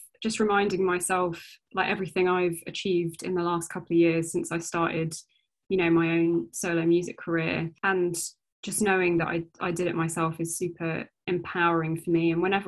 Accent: United Kingdom; So I'm fully Indian. That's kind of my heritage. But I was born and brought up here in the UK. And my parents kind of came here in the 70s.

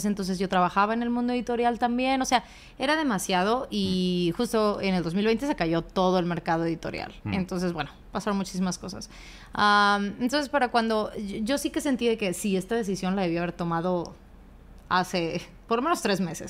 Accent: Monterrey, Nuevo León, Mexico; Yo soy de Monterrey, que es el norte de México. Yo no vivo cerca de la Ciudad de México en absoluto. O sea, yo vivo muy en el norte. Más cerca a Estados Unidos que a otra parte.

